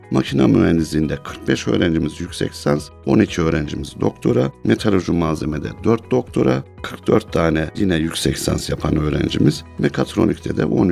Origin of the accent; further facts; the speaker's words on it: Ankara, Turkey; also born or lived in Aksaray / England; now in Afyonkarahisar, Turkey; Ben 1968 Aksaray aslen doğumluyum ama 2 yaşında Ankara'ya gelmişiz. İlk orta öğretim ve üniversite eğitimi Ankara'da yaptıktan sonra yurt dışında master ve doktoraya gittim. İngiltere'de 5,5 yıl kaldım.